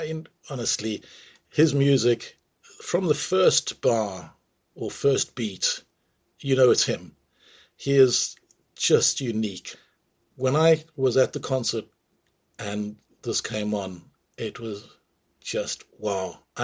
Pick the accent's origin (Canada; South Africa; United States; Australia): South Africa; now in London, United Kingdom; growing up in South Africa